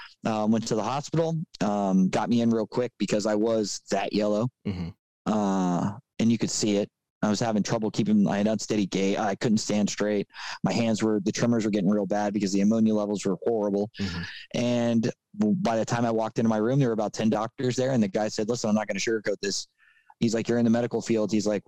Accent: Miami, Florida, United States; I grew up in Miami, you know, it was just like inherently all the tough guys all had girls.

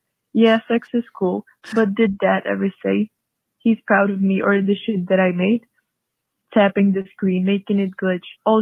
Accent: Prague, Czechia; I'm from Prague, that's in the Czech Republic.

